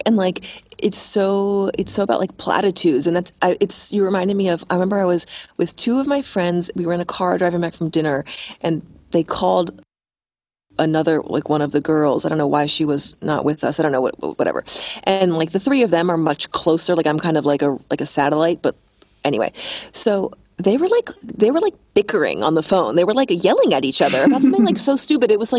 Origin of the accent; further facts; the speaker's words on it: United States; just because I'm one American doesn't make me an expert on all things United States or whatever.